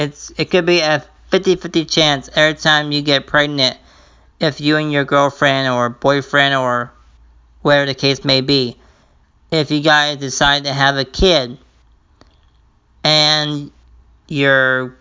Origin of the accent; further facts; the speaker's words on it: Mesa, Arizona, United States; I am from Mesa, Arizona, which is a ghetto town here in Arizona.